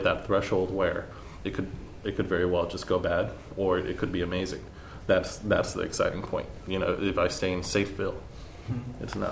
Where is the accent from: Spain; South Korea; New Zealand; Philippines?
Spain; now in United States; not being born in America, I was born in Spain, but spent all, well, nearly all of my life there